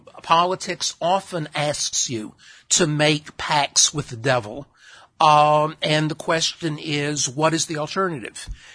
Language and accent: English; Texas, United States; Vermont the same representation as my home state of Texas.